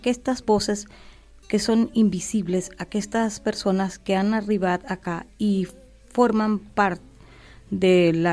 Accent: Venezuela; Catalan is a second language; moved away as an adult; now in Constantí, Spain; ja ha dit Jordi que soc veneçolana, i he arribat a Constantí en 2019

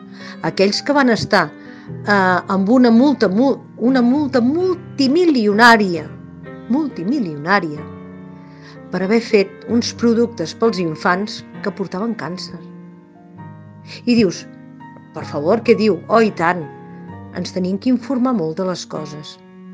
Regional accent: Catalonia, Spain; jo sóc de l'Alt Penedès, no puc anar a veure els meus pares, que estan al Barcelonès.

